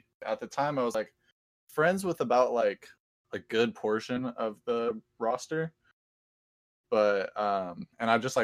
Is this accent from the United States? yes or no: yes; California, United States; And I'm from California, so I'm, like, trying to plan the show in Atlanta from California.